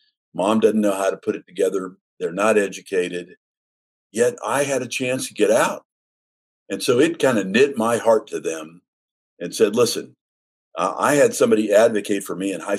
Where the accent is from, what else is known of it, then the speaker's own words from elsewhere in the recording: Los Angeles, California, United States; I grew up in East Los Angeles.